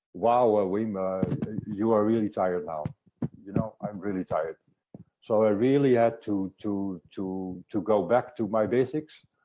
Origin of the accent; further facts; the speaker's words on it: Amsterdam, North Holland, Netherlands; moved away as an adult; now in Nice, France; We're both from Amsterdam. I needed to say that because we are from Amsterdam. So I'm 55 springs old. I'm living in Nice, Côte d'Azur right now. I left the Netherlands because of the climate.